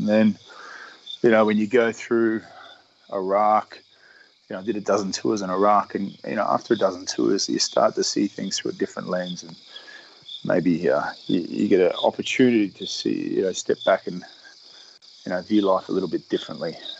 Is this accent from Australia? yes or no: yes; Australia; and I am an Australian sailor. So I am trying my hardest here to be on my best behavior.